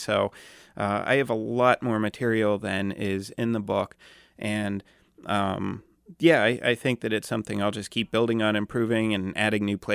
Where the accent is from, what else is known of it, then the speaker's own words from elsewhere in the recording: Hershey, Pennsylvania, United States; to relate that to my own experience growing up in Hershey and seeing the factory